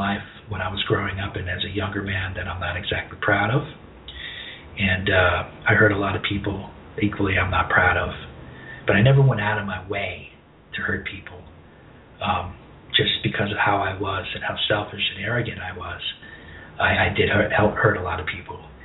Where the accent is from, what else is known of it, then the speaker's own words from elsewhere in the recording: New York, United States; Now, I grew up in the New York area, Westchester, and my two sisters, Debbie and Pam.